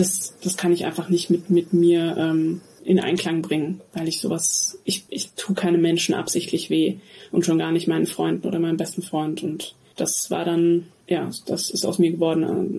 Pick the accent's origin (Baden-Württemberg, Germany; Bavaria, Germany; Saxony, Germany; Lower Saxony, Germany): Bavaria, Germany; ich komme aus Bayern